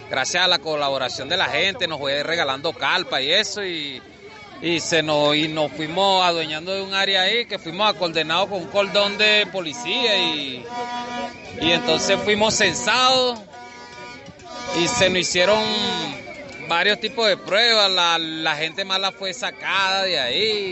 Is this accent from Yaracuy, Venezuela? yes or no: yes; Yaracuy, Venezuela; now in Colombia; Yo vengo de Venezuela, Estado Yaracuy.